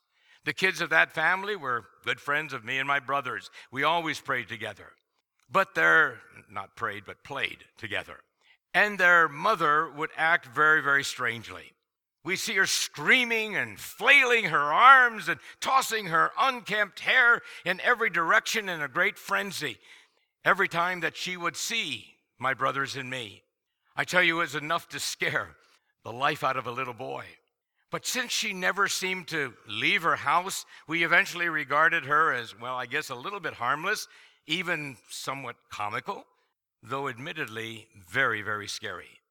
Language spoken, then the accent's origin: English; India; As you know, I grew up in India, country many refer to as the devil's stronghold